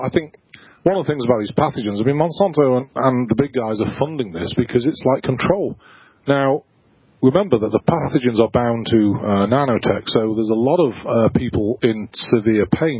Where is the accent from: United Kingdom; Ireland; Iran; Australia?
United Kingdom; now in Branson, United States; And I live in Branson, Missouri, even though I'm British.